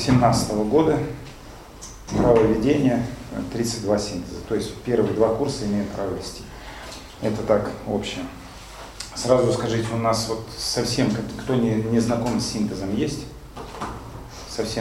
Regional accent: Simferopol, Crimea, Ukraine; Я сам из Крыма, в частности из Симферополя

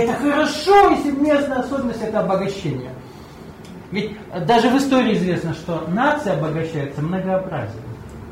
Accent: Nalchik, Kabardino-Balkaria, Russia; also born or lived in Ulan-Ude / Crimea; я родился в Улан-Удэ. Это Бурятия. Буддийская территория. Вырос в Нальчике. это Кабардино-Балкария.

